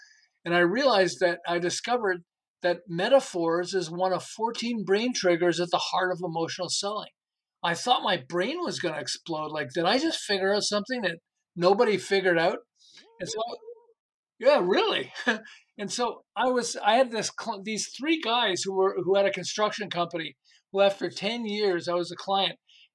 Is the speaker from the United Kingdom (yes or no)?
no; Montreal, Quebec, Canada; moved away as an adult; now in Southern California, United States; I'm originally from Montreal. I've lived in Southern California for about 40 years.